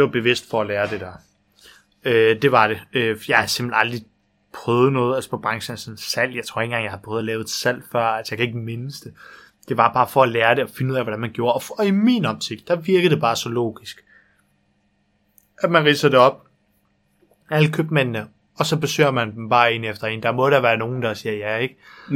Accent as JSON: {"language": "Danish", "region": "Jutland", "country": "Denmark", "said": "eller jeg er jo fra Jylland"}